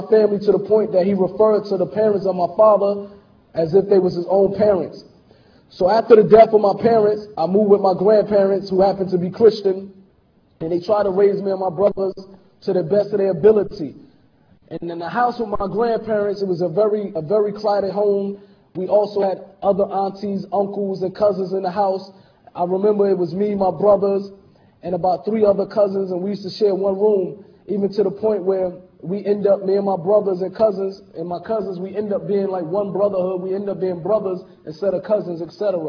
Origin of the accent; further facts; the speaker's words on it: Newark, New Jersey, United States; born there; I was born in Newark, New Jersey, to an African-American father, a Puerto Rican and Cuban mother.